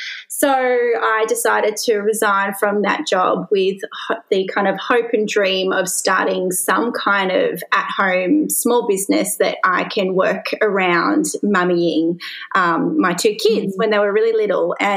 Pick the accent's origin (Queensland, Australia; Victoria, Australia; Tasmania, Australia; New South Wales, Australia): Victoria, Australia; Melbourne; Yeah, so I'm from Melbourne.